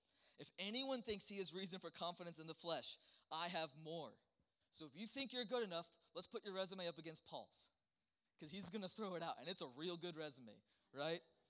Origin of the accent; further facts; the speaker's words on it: the South, United States; I grew up in the Bible Belt. I kept the Christian tradition, attending church.